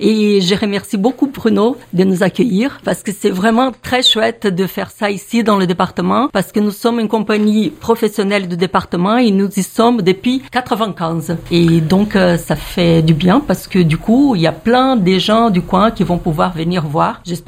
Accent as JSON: {"language": "French", "country": "Brazil", "first_language": "Portuguese", "second_language": "French", "said": "vous entendez mon petit accent, je suis brésilienne. J'ai toujours parlé en brésilien à mes enfants"}